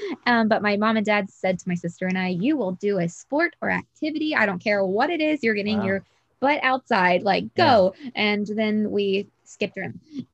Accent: Georgia, United States; So the local high school in my area of town that I grew up in Georgia, right outside of Atlanta, they were doing Annie.

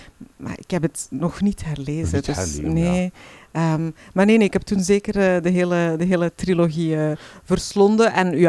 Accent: Temse, East Flanders, Belgium; ik ben zelf van Temse, dus ik ben ook van het Waasland.

